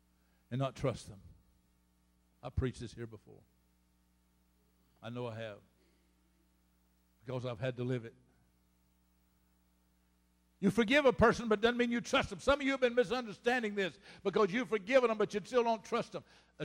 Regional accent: Florida, United States; I grew up on a farm. I'm from Florida.

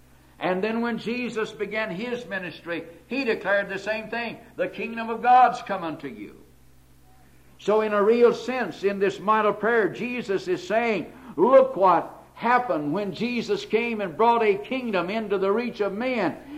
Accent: United States; You know, I as an American, and you as an American, you wonder what's going to happen to our own country.

